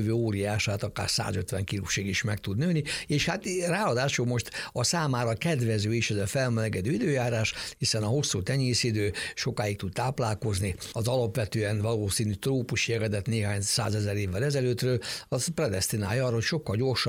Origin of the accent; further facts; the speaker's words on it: Hungary; hiszen ebben németek, szlovének, osztrákok is, mi magyarok vagyunk, és mi csináljuk a genetikáját.